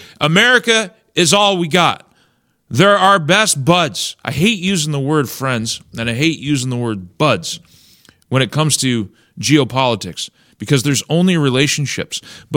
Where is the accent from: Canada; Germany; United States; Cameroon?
Canada; Now, I'm a Canadian. I was born in Canada. I've been here my entire life.